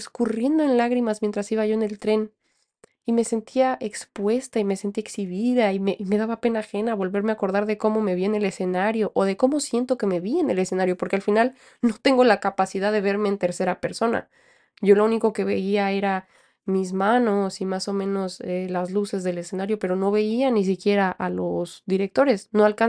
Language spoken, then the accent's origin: Spanish; Aguascalientes, Mexico; se volvieron bastante conocidos en Aguascalientes, que es de donde yo soy